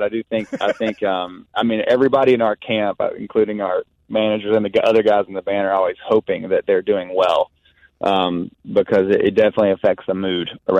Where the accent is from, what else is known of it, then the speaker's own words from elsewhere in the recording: South Carolina, United States; I grew up in South Carolina, and I was